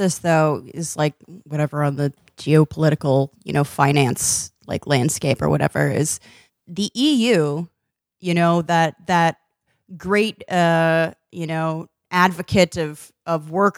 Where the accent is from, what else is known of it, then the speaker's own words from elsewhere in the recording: New York City, New York, United States; it is weird as a New Yorker to go to Dublin and be like, oh, people just, like, talk to you at the bar here.